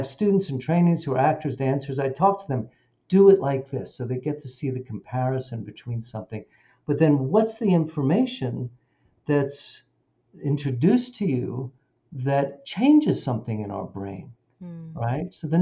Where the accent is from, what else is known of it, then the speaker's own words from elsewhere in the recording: New York, United States; So, you know, I grew up in New York too.